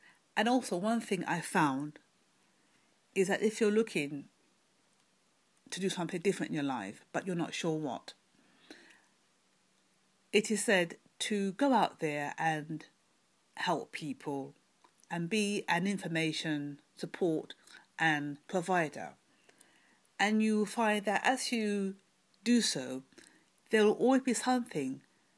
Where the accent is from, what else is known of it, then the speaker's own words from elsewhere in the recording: London, United Kingdom; from London, UK.